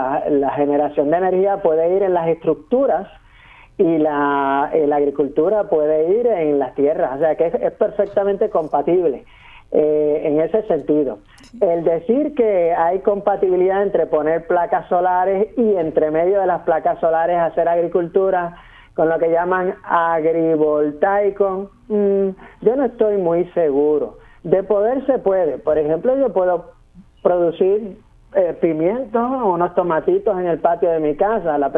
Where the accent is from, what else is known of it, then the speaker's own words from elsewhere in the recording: Puerto Rico; Me parece que nosotros como comunidad puertorriqueña valorizamos más la energía que el sector agrícola, ¿no?